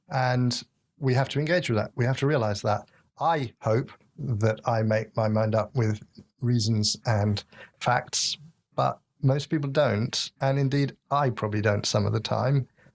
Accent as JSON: {"language": "English", "region": "England", "country": "United Kingdom", "tie": "born or raised there", "said": "I'm an Englishman, at least on my father's side, and I certainly born up, brought up in that culture."}